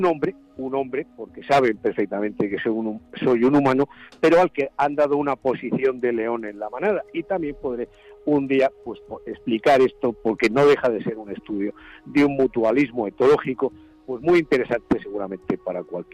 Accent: Madrid, Community of Madrid, Spain; en mi casa de Madrid, porque yo nací en Madrid ciudad, ¿no?, en Chamartín.

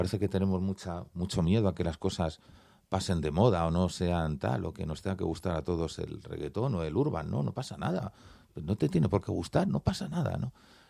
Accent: Barcelona, Catalonia, Spain; born there; Sí, yo nací en Barcelona. Mi familia paterna es de Valladolid, mi familia materna era de Jaén, todos emigraron a Cataluña

